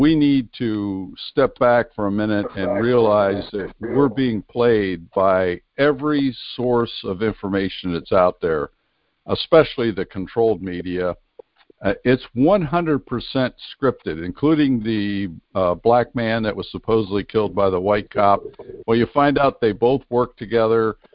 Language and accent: English; Pennsylvania, United States; accent: Pennsylvania Dutch; So only 150 miles apart, and yet my Pennsylvania Dutch accent and the way we expressed ourselves was foreign to people in South Jersey.